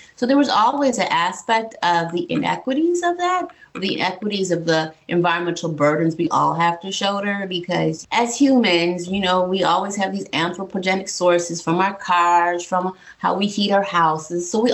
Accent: Buffalo, New York, United States; I started to put up a mirror and look at my own backyard of growing up in Buffalo

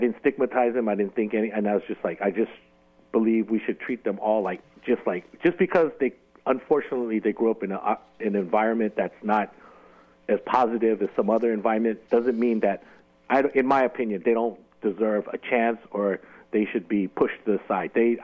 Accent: San Francisco, California, United States; No, not me, because I grew up in San Francisco.

